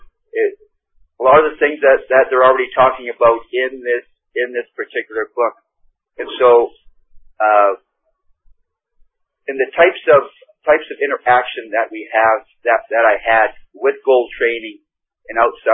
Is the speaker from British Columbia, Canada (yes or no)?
no; Winnipeg, Manitoba, Canada; from Winnipeg.